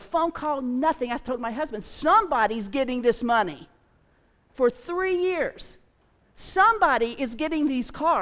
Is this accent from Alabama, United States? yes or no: no; Kentucky, United States; I'm from Kentucky.